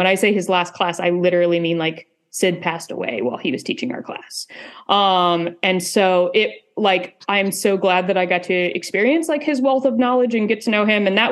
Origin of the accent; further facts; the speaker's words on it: Indiana, United States; also born or lived in Florida; So I grew up, I was born in Florida, but when I was like 4 or 5, I moved to like middle of nowhere, Indiana. It's like 4,000 people on a good day.